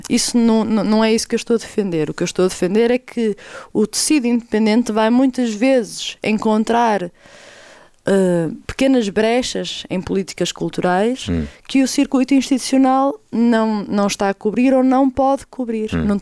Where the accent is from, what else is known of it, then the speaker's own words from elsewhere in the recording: Lousada, Porto, Portugal; Eu, por exemplo, na minha terra natal, em Lousada